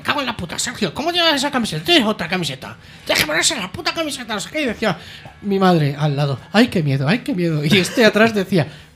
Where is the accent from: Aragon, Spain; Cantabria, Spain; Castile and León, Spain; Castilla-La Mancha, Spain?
Castilla-La Mancha, Spain; Cuenca; No, nosotros somos de Cuenca.